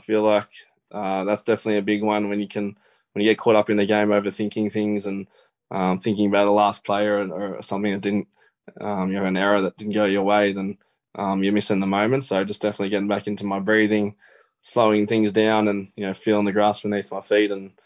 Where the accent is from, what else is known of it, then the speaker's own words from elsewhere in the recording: Menangle, New South Wales, Australia; I sort of talked about my childhood and growing up in Menangle and my dream to play the NRL.